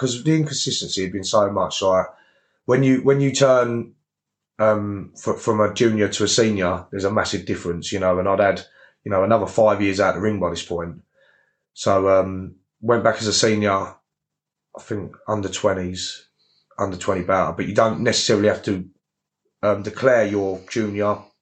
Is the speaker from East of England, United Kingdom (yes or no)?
no; Gillingham, South East England, United Kingdom; like I'm from Gillingham